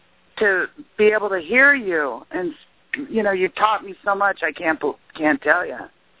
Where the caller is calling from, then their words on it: Nebraska, United States; Yeah, I'm calling from Nebraska.